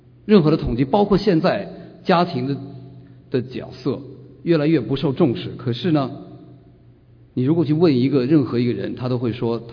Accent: northern China, China; 然后我现在有点改了，因为我在北方长大

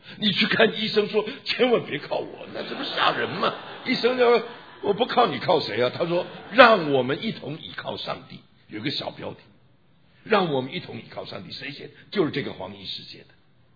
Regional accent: China; now in United States; 我们到了美国人，这个美国人，这个外国人，其实他们是本国人，我们是外国人。但是我们中国人无论到哪都外国人

